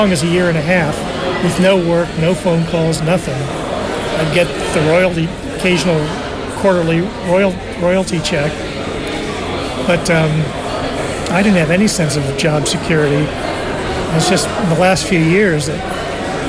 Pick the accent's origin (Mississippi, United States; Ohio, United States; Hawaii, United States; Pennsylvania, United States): Ohio, United States; Columbus; I grew up in Columbus, Ohio.